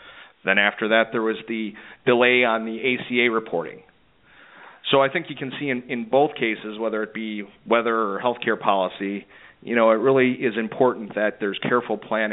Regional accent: Wisconsin, United States; So I like to use because I'm from Wisconsin.

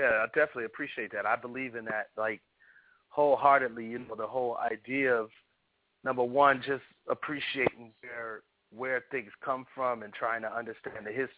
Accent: Milwaukee, Wisconsin, United States; I feel one is I'm from Milwaukee originally.

